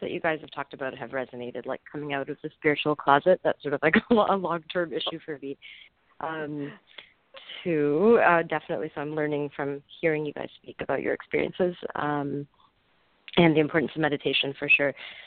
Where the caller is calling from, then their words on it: California, United States; I'm calling from California.